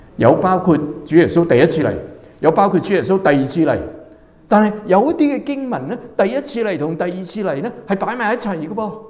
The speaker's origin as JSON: {"language": "Chinese", "country": "China", "said": "所以我们中国人有一句话说代罪羔羊"}